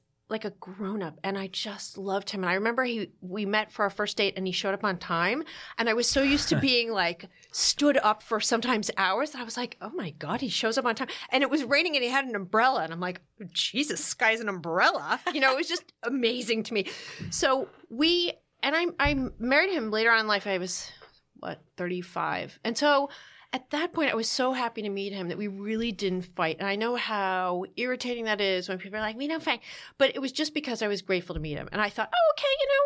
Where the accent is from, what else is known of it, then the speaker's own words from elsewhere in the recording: New Jersey, United States; I'm from New Jersey. There are many different variations of the word dick that you can use.